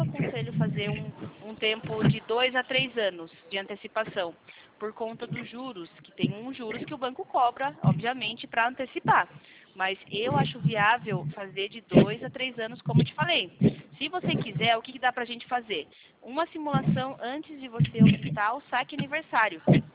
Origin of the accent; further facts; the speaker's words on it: Sorocaba, São Paulo, Brazil; A gente é de Sorocaba também